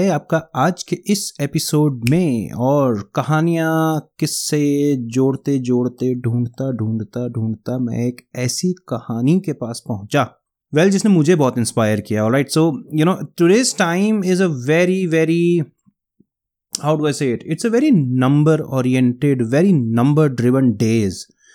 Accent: Punjab, India; अब जैसे I am a north Indian, मैं पंजाबी हूँ

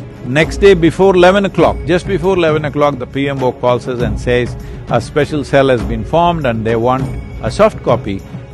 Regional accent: Karnataka, India; Kaveri because I grew up around Kaveri.

